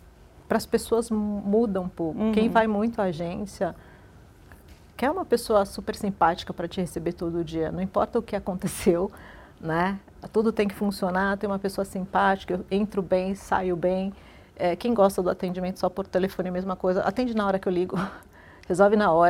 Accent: Minas Gerais, Brazil; Eu sou mineira, então eu sou tranquila, né?

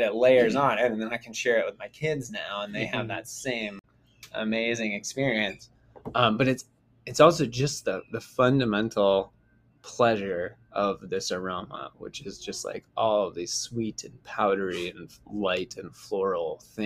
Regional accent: California, United States; I grew up in Southern California, growing, smelling orange blossoms

